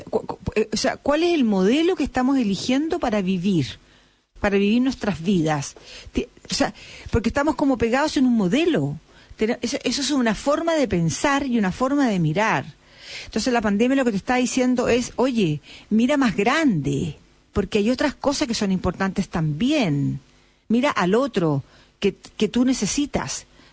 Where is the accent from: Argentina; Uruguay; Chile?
Chile; en nosotros como chilenos